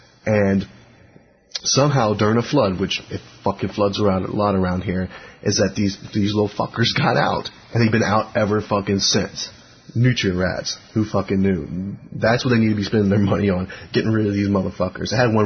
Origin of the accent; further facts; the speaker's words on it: New Orleans, Louisiana, United States; well, I'm from New Orleans, and we have these rats.